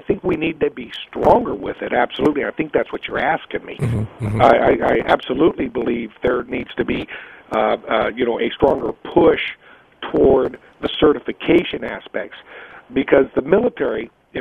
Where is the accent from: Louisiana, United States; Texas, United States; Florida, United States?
Florida, United States; Milton; Well, you know, I'm a Floridian. I'm from the Pensacola area up in Milton, Florida. I like Florida.